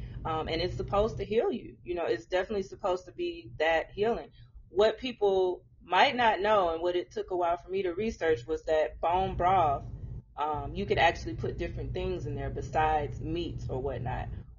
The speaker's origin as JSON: {"language": "English", "town": "St. Louis", "region": "Missouri", "country": "United States", "tie": "born or raised there", "also_born_or_lived": "Bay Area, California", "said": "I am originally born and raised in St. Louis."}